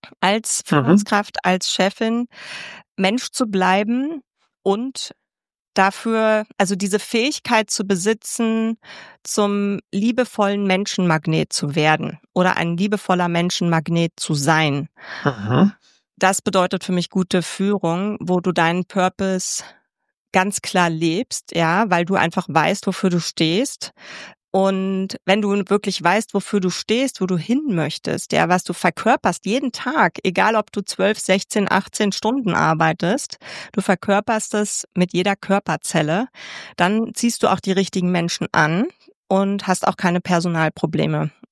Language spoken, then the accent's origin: German; Berlin, Germany; also born or lived in Salzburg; ich bin gebürtige Berlinerin und war als Kind tatsächlich nie im Strandbad Wannsee, muss ich dazu sagen. Ja, ich bin dann auch in West-Berlin groß geworden.